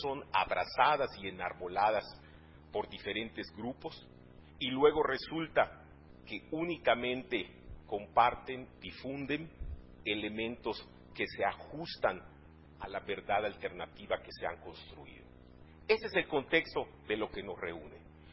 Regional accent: Mexico; la forma como los mexicanos hemos definido mejorar constantemente la vida social, económica, cultural de nuestra nación

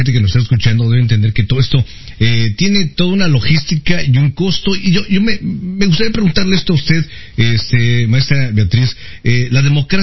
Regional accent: Mexico; Bueno, yo como mexicano, pues quiero agradecer obviamente a ustedes todo el esfuerzo

